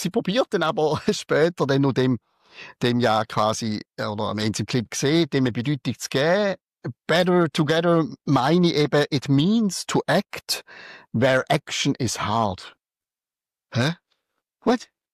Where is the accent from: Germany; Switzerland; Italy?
Switzerland; ich bin Schweizer